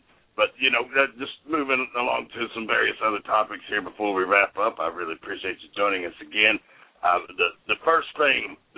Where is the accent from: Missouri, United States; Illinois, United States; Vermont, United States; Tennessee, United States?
Tennessee, United States; you're a fellow Southerner. I'm here from Tennessee.